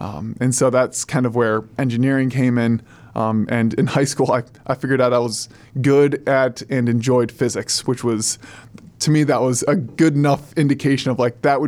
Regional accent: Hudson, Ohio, United States; Grew up in Hudson, Ohio.

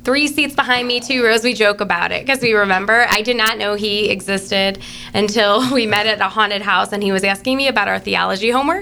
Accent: Cleveland, Ohio, United States; I grew up in Cleveland. Right. So I'm a Cleveland girl, heart to heart, like, love this land.

